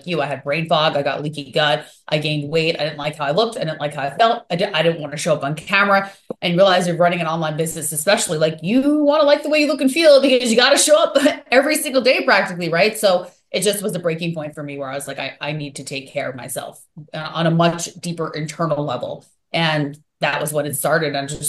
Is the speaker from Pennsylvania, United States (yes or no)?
no; New York, United States; But so I'm from New York, so I get that.